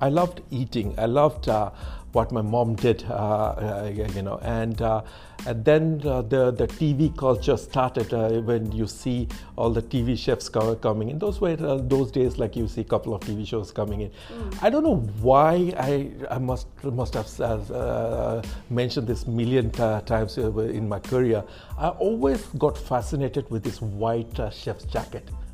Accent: Odisha, India; born there; I was born in the East Coast of India. That's a state called Orissa, mm-hmm. which is very close to Calcutta.

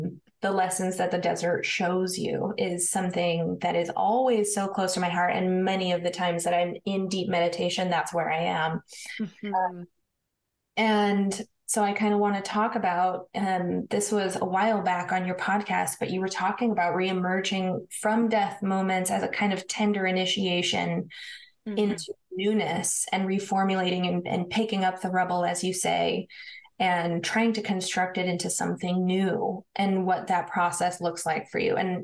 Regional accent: Utah, United States; I grew up in Utah and it's mountainous, but it's also very deserty.

